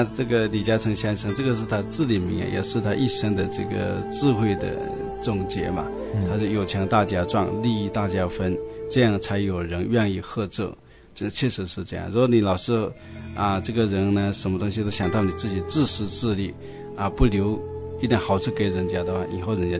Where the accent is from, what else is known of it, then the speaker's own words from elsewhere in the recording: Chaozhou, Guangdong, China; 我也是潮州人我们都是老乡。